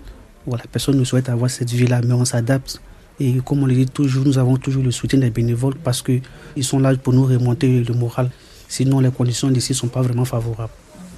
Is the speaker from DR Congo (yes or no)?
no; Côte d’Ivoire; J'ai 16 ans, je viens de la Côte d'Ivoire.